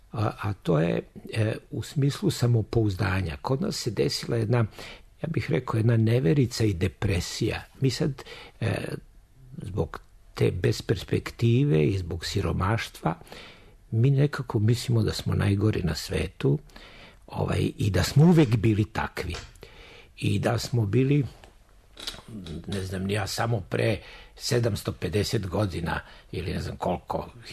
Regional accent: Zemun, Belgrade, Serbia; ja sam u detinjstvu bio do 15. godine u Zemunu.

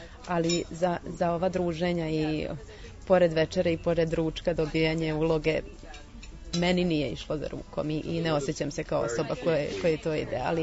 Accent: Novi Sad, Vojvodina, Serbia; born there; now in Subotica, Serbia; Ja sam, navodno, ja sam rođena u Novom Sadu. Ali ja mislim da ne postoji puno većih lokal patriota u ovom trenutku od mene.

